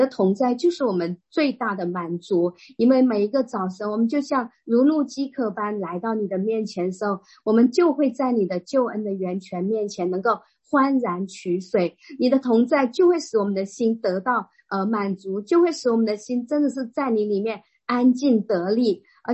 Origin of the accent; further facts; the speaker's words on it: Shenzhen, Guangdong, China; 我是来自深圳的